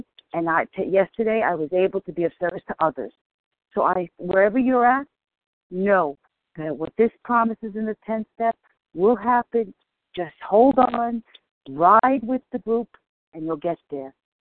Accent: New York City, New York, United States; from the Bronx.

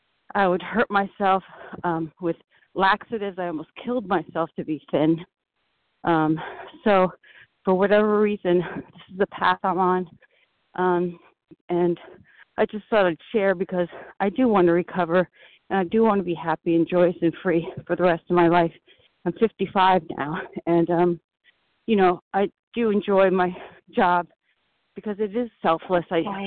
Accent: New York, United States; compulsive overeater and bulimic. I'm from New York.

